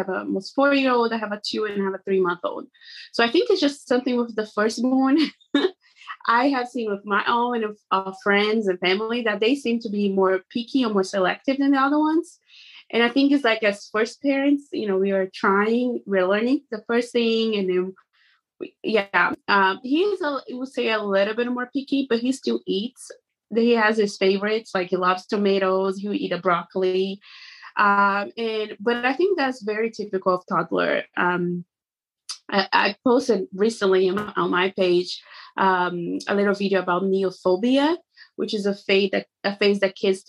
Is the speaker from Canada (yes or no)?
no; Brazil; English is a second language; moved away as an adult; now in United States; So feel free to … I am originally from Brazil and I have been in the US for about 10 years now.